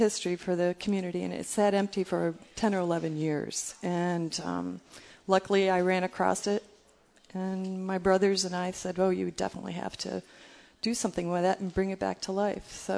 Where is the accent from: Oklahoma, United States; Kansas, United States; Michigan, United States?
Michigan, United States; moved away; Well, I grew up in Michigan. Then I moved to the West Coast